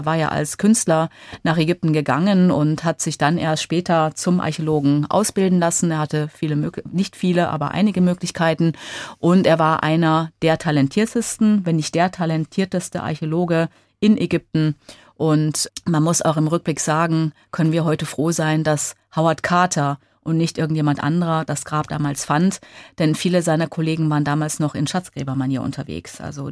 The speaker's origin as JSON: {"language": "German", "country": "Germany", "also_born_or_lived": "Egypt", "said": "Aber letztendlich fand ich doch auch, dass ich nach Deutschland, meine Heimat, wieder zurückgehen sollte, um dort nicht zu stranden."}